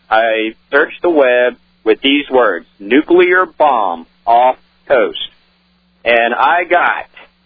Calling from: Myrtle Beach, South Carolina, United States; Calling from Myrtle Beach, Alex.

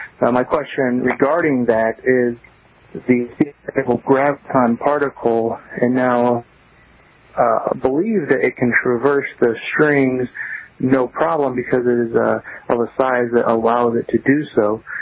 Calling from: Murphy, North Carolina, United States; I'm calling from Murphy, North Carolina.

